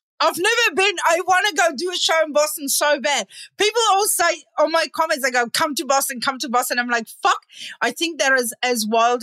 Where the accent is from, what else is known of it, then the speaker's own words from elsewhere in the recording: South Africa; as in I am South African and I have a sofa and she has an oversized sofa from South Africa.